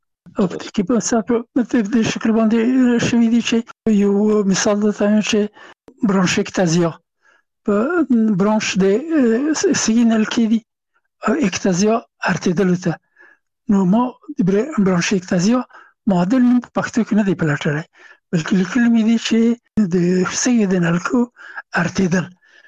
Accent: Afghanistan; هغه هغه زه نه پېژندلم چې زه هم افغان یم، ماته یې نه پېژنده چې افغان یم.

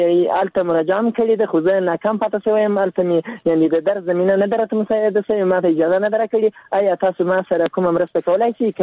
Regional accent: Zabul, Afghanistan; now in Ghazni, Afghanistan; دا چې زه د زابل يم دلته اوسېږم دلته غزنی کې د ورځې په یو کار مصروف یم

